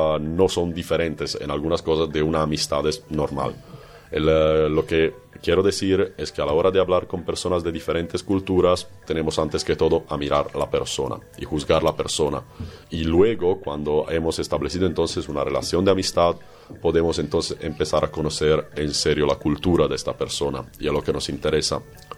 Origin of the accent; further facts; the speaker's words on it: Italy; Spanish is a second language; siendo italiano, siendo en Europa, lo que la gente piensa de mí es muy tranquilo